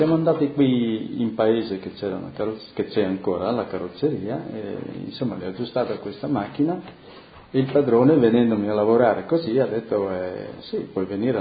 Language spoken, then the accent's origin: Italian; Adegliacco, Friuli-Venezia Giulia, Italy; also born or lived in Zurich; Era di Adegliacco, sì, del paese di Adegliacco, nel comune di Tavagnaco, era 300 metri distante da me. Sì, il mio paese è Adegliacco proprio, no?